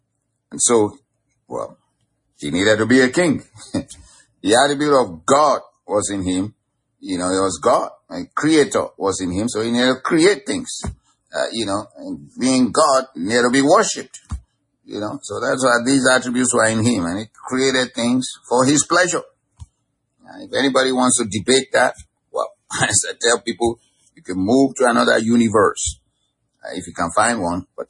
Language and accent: English; Nigeria; like I grew up in Nigeria, for instance